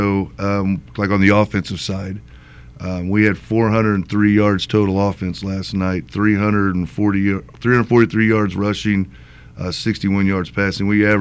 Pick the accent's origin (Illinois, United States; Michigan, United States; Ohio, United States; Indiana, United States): Indiana, United States; Kirklin; I grew up in Kirkland. Came from a less than perfect home, right?